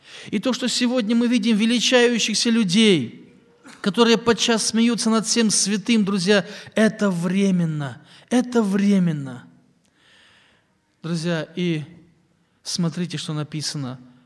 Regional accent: Zheleznogorsk, Kursk Oblast, Russia; moved away as an adult; now in Sokol, Russia; Когда мы с помощницей переехали в Вологодскую область из Курской области. Я сам из Железногорска

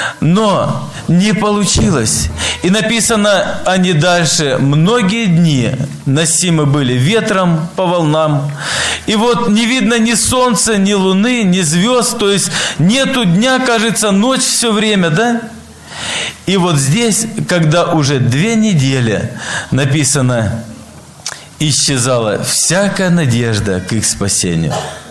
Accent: Apsheronsk, Krasnodar Krai, Russia

